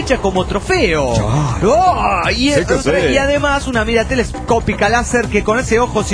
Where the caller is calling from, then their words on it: Mexico City, Mexico; del DF mexicano, aquí en la Ciudad de la Esperanza.